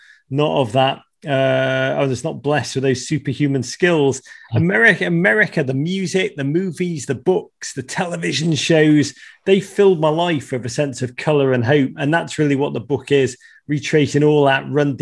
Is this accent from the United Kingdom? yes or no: yes; Liverpool, North West England, United Kingdom; now in United States; I became an American in 2018, which is still the greatest day of my life. But way before that, when I was a kid growing up in Liverpool in the 1980s